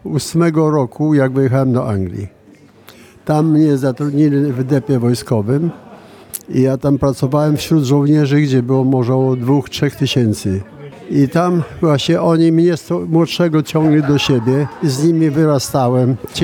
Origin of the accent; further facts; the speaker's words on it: Volyn Oblast, Ukraine; moved away; W 1939 roku ja z Wołynia jestem.